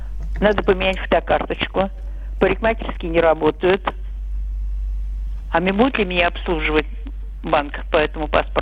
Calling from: Moscow, Russia; Добрый день, я из Москвы.

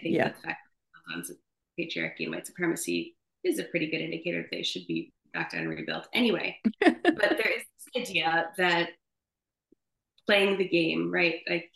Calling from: California, United States; So I am reading this from California, where there's been a big push for universal pre-K, universal early childhood.

